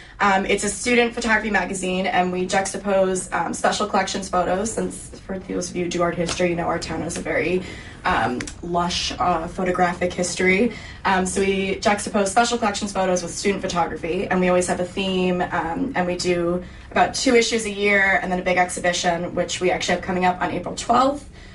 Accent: New York City, New York, United States; also born or lived in Martha's Vineyard, United States; I'm from New York City and a little bit of Martha's Vineyard.

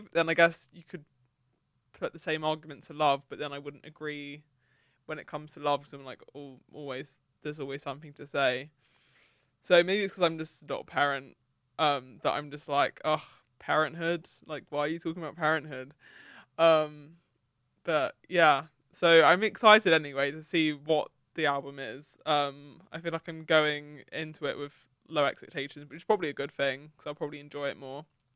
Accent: London, United Kingdom; I think it's because I'm from London. So I'm just so used to like, you know, having such great transport links all the time, even though I am from Southeast London, and you know, that's pretty disconnected.

